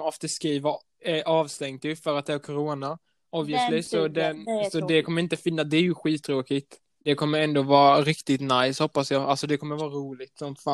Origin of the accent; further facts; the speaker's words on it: Sweden; born there; Ja, och jag är ju född i Sverige, men min mamma är från Uruguay i Sydamerika, så jag pratar spanska med min familj.